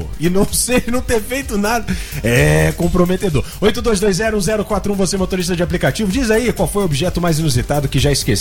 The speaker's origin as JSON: {"language": "Portuguese", "region": "Rio de Janeiro", "country": "Brazil", "said": "Pô, eu sou carioca."}